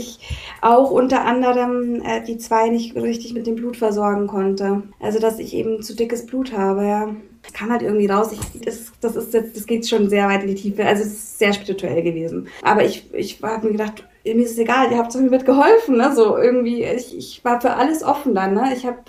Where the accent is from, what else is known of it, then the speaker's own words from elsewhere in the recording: Bavaria, Germany; Ich komme ja ursprünglich aus Bayern.